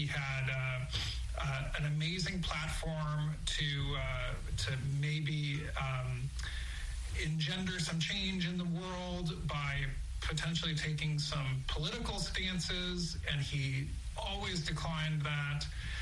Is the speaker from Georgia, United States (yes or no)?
no; Cleveland, Ohio, United States; Michael Jordan defeated my hometown Cleveland Cavaliers with a last-second shot